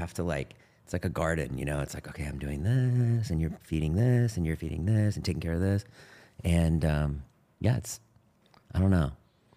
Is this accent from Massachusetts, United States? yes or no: yes; Boston, Massachusetts, United States; I grew up in Boston in a suburb.